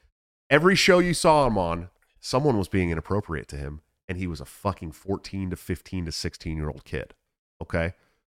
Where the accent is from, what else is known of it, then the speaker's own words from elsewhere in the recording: Oakland, California, United States; I'm from Oakland, California, man.